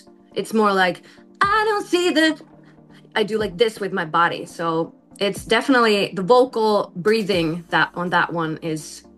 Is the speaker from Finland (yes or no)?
yes; Finland; English is a second language; Because I live in Finland. I'm from Finland